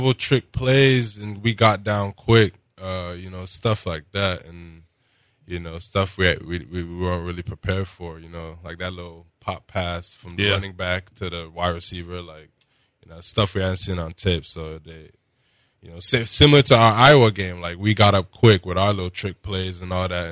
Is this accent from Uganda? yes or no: no; Nigeria; we're both Nigerian.